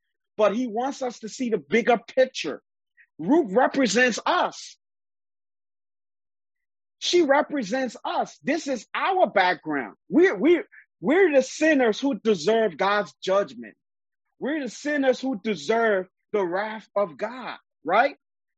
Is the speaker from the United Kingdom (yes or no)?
no; Liberia; now in United States; I was born and brought up in Liberia, in West Africa. I came to America due to a civil war that took place in my country